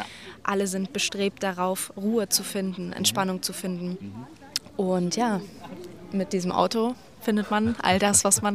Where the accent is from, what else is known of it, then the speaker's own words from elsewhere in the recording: Strausberg, Brandenburg, Germany; Genau, ich komme aus Strausberg, Märkisch-Oderland, also aus Brandenburg.